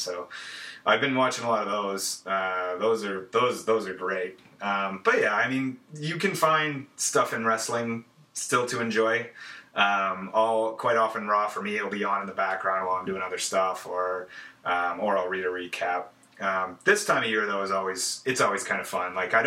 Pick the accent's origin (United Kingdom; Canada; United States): Canada; Calgary, Alberta; also born or lived in Winnipeg, Canada; I was born in Calgary, and we lived out in Edmonton, or sorry, in Winnipeg for a few years. I moved back to Calgary at the age of like 9 or 10